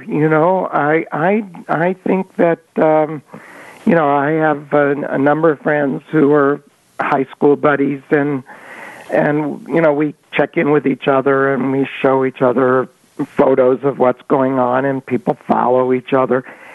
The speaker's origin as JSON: {"language": "English", "town": "Omaha", "region": "Nebraska", "country": "United States", "said": "Hey, I'm from Omaha."}